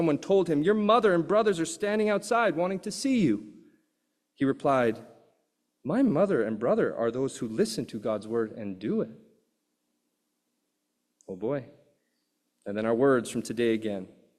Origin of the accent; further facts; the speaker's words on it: Calgary, Alberta, Canada; since I grew up in Calgary